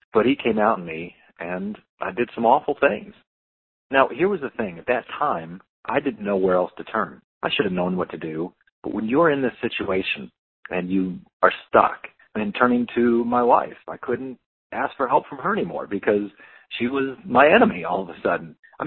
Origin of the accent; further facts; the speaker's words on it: College Station, Texas, United States; I'm from College Station, Texas.